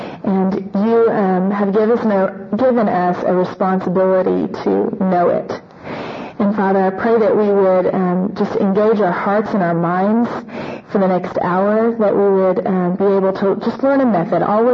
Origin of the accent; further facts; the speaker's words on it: Oklahoma City, Oklahoma, United States; I'm originally from Oklahoma City